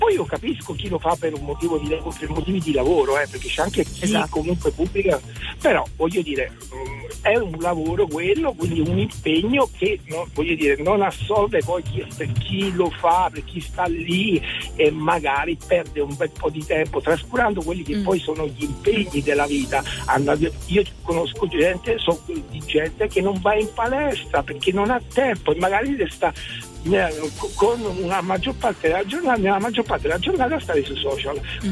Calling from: Rome, Lazio, Italy; Allora, chiamo da Roma. Siamo da Roma.

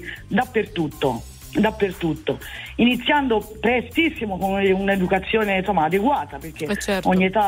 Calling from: Arezzo, Tuscany, Italy; Ciao, è Arezzo.

